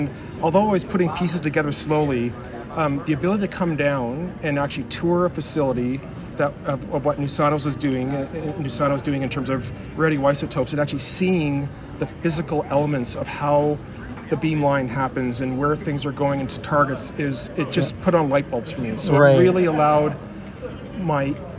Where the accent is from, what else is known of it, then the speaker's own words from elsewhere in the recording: Ontario, Canada; also born or lived in Montreal / Winnipeg; born in Montreal, but only spent, I don't remember it. And then I moved to Winnipeg, and I don't remember that. And I think around 3 years old, I moved to the Toronto area, Ontario, and grew up there.